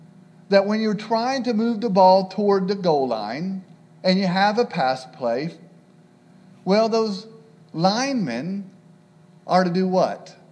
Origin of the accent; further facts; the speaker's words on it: Ohio, United States; also born or lived in Tanzania; I mentioned I was raised in Ohio and Tanzania.